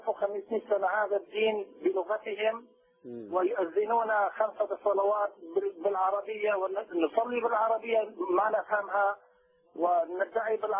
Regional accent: Kurdistan Region, Iraq; انا كردي من كردستان العراق

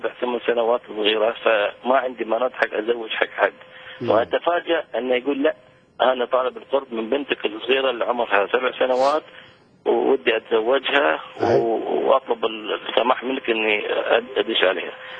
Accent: Kuwait; سلام الرب وياك يا ابونا. انا كويتي

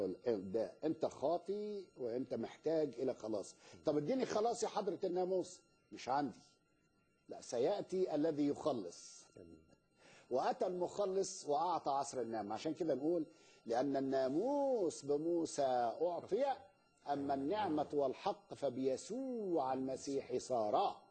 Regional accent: Egypt; المثل بنقوله عندنا في مصر

